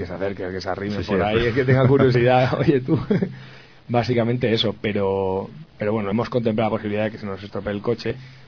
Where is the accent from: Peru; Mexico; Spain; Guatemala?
Spain; somos los únicos españoles y de alguna manera es llevar los colores de España